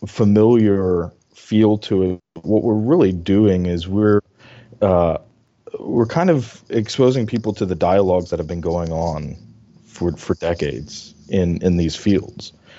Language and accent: English; Meyerstown, Pennsylvania, United States; I grew up in Meyerstown, so it's one of these places, a very small town, but right around the corner you find one of these worldwide industries right in your backyard.